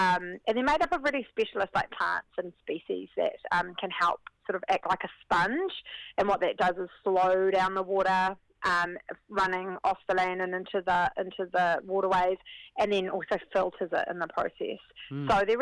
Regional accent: Avondale, Auckland, New Zealand; I grew up in Avondale and looked across the ranges my entire life growing up

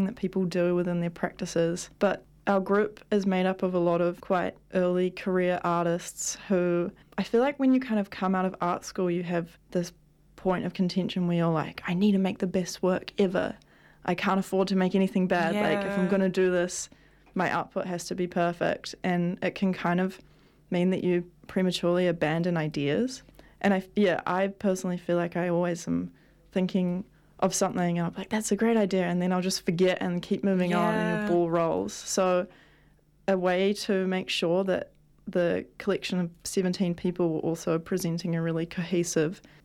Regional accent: Waihee, Hawaii, United States; I'm really interested in leaning into local tourism of my hometown Waihee

